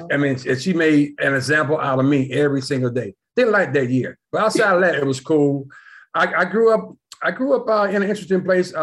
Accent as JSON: {"language": "English", "town": "Fairfield", "region": "Alabama", "country": "United States", "tie": "born or raised there", "also_born_or_lived": "Birmingham", "said": "I grew up in Fairfield, Alabama, but then we moved over to Bush Hills, which I was in sixth grade. And that's where I really started growing up and learning about people."}